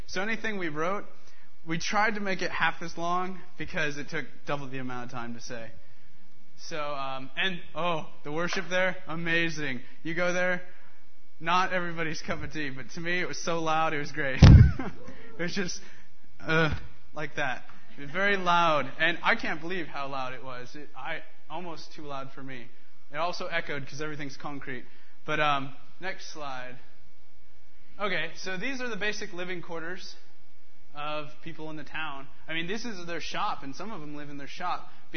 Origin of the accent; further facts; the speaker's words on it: Baker City, Oregon, United States; I couldn't wait to get home and really see the mission field I have in my hometown here in Baker City.